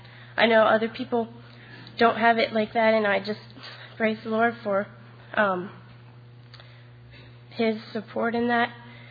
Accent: Elverson, Pennsylvania, United States; I'm from Elverson, Pennsylvania

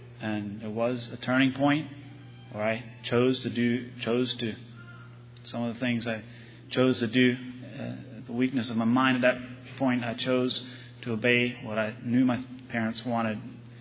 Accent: Bainbridge, New York, United States; I'm from Bainbridge, New York.

